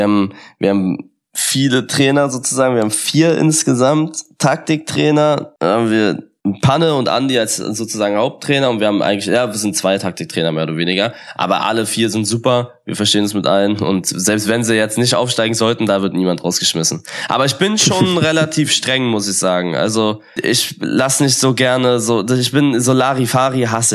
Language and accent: German; Berlin, Germany; bin Berliner.